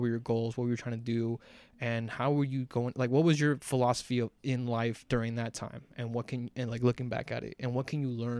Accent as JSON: {"language": "English", "town": "Los Angeles", "region": "California", "country": "United States", "tie": "born or raised there", "said": "especially in the area that we grew up in here in South Central."}